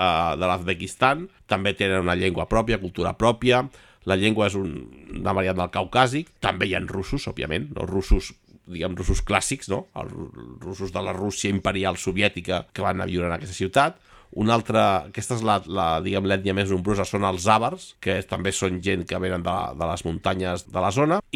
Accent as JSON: {"language": "Catalan", "town": "Barcelona", "region": "Catalonia", "country": "Spain", "tie": "born or raised there", "said": "jo sóc nascuda, crescuda i viscuda a Gràcia de tota la vida, però Gràcia entès com a districte, perquè el meu barri és la Salut"}